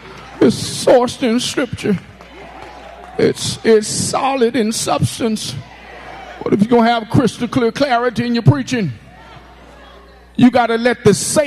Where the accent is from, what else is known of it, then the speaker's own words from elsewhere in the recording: Mississippi, United States; moved away; I'm from Mississippi, and one thing that broke my heart when I left, I had to leave Buddy.